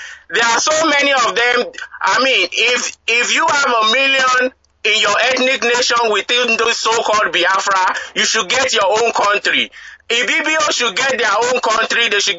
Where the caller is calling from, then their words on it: St. George, Utah, United States; I'm a resident of Las Vegas, but I'm calling from St. George, Utah at the moment.